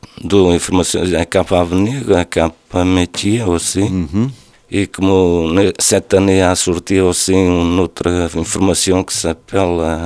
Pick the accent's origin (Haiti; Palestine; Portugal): Portugal; Mondim de Basto, Vila Real District; French is a second language; now in France; C'est la part du nord. S'appelle Vila Real.